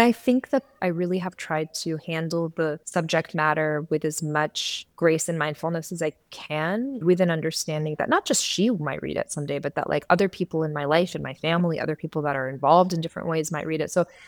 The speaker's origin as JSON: {"language": "English", "country": "United States", "tie": "born there", "said": "I was born in the States. I was born with certain, with different kinds of privileges. I was born in between two cultures."}